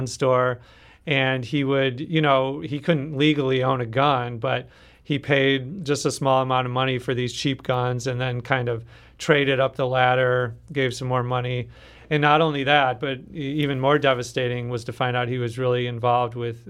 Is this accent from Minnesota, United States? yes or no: yes; Minnesota, United States; now in St. Louis, United States; Like, we're both outsiders. I'm from Minnesota, and Jarrell's family is from Arkansas.